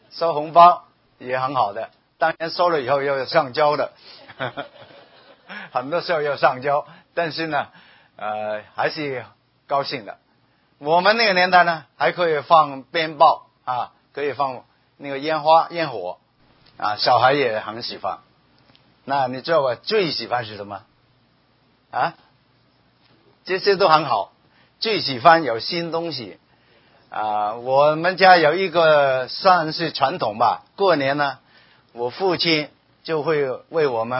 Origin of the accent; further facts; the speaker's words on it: Hong Kong; 也有我是来自香港的啊